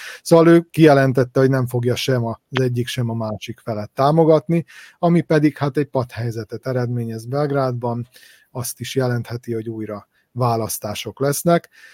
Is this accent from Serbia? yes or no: yes; Vojvodina, Serbia; ebben sem vagyunk közvetlenül érintettek vajdasági magyarként